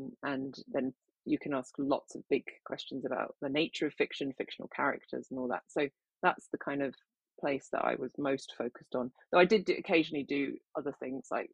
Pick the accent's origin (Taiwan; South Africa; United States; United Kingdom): United Kingdom; Scotland; I didn't feel particularly at home growing up in Scotland.